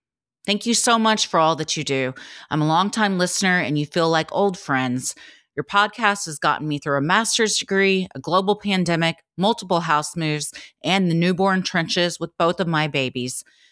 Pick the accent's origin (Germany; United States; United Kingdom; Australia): United Kingdom; South Shields, North East England; I'm from South Shields